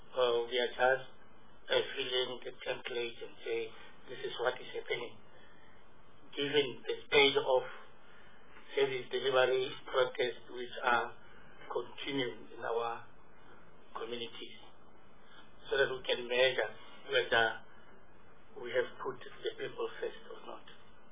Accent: Rustenburg, North West, South Africa; you know, I'm from Rustenburg Municipality, Ward 28, in the northwest.

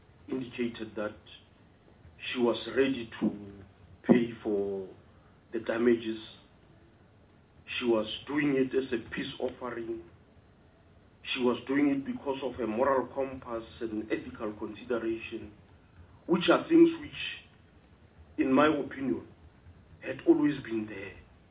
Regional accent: Polokwane, Limpopo, South Africa; I'm from Limpopo, in the city of Polokwane.

